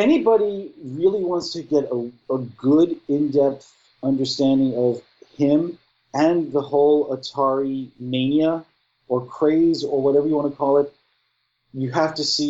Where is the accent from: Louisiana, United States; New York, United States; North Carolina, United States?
New York, United States; Being a New Yorker, you're never going to hear a good word out of me for anything that's not from new within the five borough perimeter.